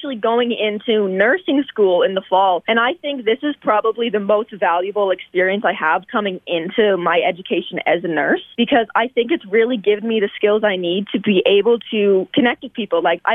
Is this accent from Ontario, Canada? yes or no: yes; Meaford, Ontario, Canada; You don't even need to live in Beaver Valley. I'm from Meaford, actually.